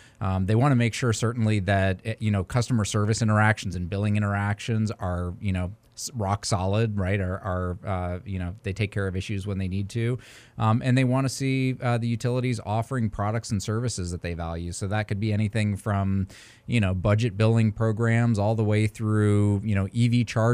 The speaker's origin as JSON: {"language": "English", "town": "Detroit", "region": "Michigan", "country": "United States", "tie": "born or raised there", "also_born_or_lived": "Colorado", "moved": "as an adult", "lives_now": "Georgia, United States", "said": "So I grew up outside of the Detroit area, got out of there kind of as quickly as I could. Went to school out west in Colorado and landed back here in Georgia because my wife is from the Atlanta area."}